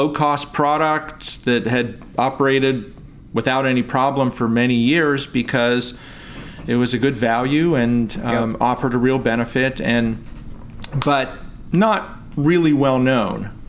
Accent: Pittsburgh, Pennsylvania, United States; I grew up in Pittsburgh, Pennsylvania.

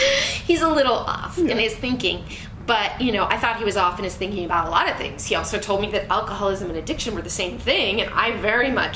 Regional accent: California, United States; I was raised Jewish. Spirituality was not something, even though I grew up in Marin County, it's kind of like they're into that thing.

